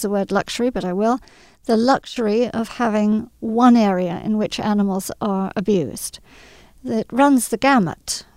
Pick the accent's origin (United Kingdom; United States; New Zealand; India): United Kingdom; England; I grew up partially in England.